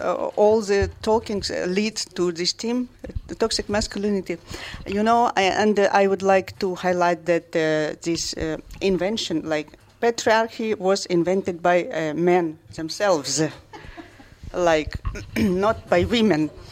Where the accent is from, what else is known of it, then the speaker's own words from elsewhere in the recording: Ukraine; English is a second language; As for me, for example, I'm from Ukraine